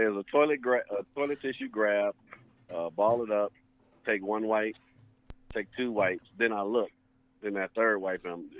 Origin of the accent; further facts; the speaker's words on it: United States; Hey man, I'm an American man.